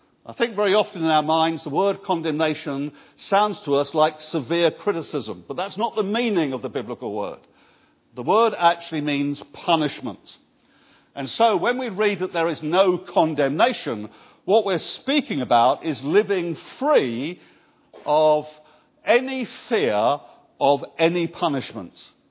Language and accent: English; United Kingdom; And being British Christians, we are always very concerned about the pigs.